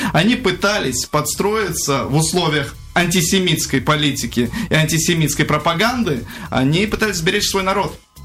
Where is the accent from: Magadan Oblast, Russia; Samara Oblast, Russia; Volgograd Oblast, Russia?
Magadan Oblast, Russia; Magadan; now in Kaliningrad, Russia; я из Магадана. Я уже с 2000 года здесь, к слову. Я считаю себя калининградцем и идентифицирую себя как житель Калининградской области.